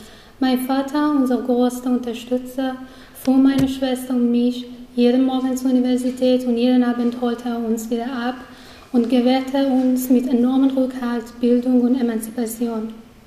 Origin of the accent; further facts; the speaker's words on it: Afghanistan; also born or lived in Iran; geboren im Iran und aufgewachsen in Afghanistan.